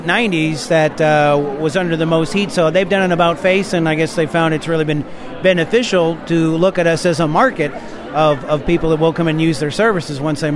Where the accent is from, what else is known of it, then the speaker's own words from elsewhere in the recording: Belleville, Illinois, United States; I'm from Belleville.